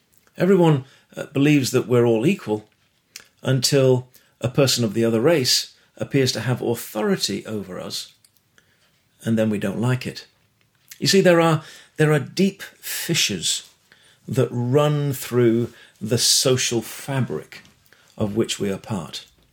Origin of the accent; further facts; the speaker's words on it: the north of England, United Kingdom; now in United States; As an Englishman, coming from the north of England, working class stock